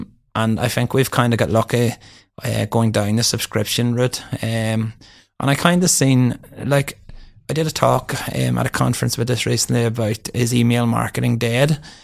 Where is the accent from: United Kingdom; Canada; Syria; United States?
United Kingdom; Northern Ireland; even though I'm from County Down.